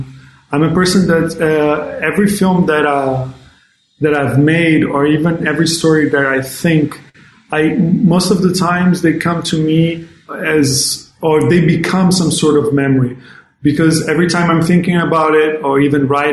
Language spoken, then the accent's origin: English; Luanda, Luanda Province, Angola; Well, Air Conditioner is a film that takes place here in my hometown, Luanda, and it takes place in downtown.